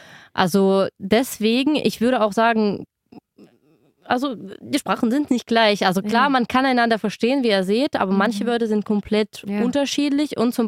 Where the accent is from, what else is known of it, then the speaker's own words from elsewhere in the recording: Eastern Ukraine, Ukraine; German is a second language; Und ich komme ja aus Ostukraine